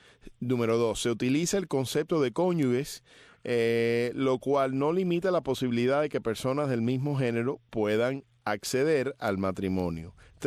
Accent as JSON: {"language": "Spanish", "country": "Cuba", "moved": "yes", "said": "a mí no me reconocen ni siquiera como ciudadano cubano, así que yo no tengo voto."}